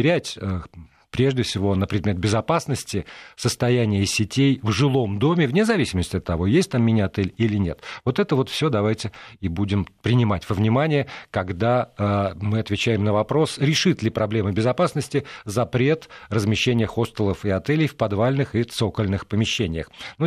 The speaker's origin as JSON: {"language": "Russian", "town": "Perm", "region": "Perm Krai", "country": "Russia", "tie": "born or raised there", "said": "мои разговоры с земляками, а мое детство прошло в Перми"}